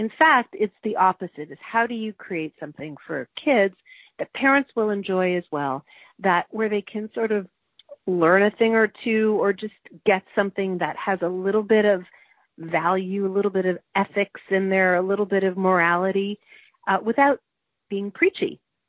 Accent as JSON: {"language": "English", "town": "Hudson", "region": "Quebec", "country": "Canada", "tie": "born or raised there", "said": "as I got older, I directed the school play when I was growing up in Hudson, Quebec."}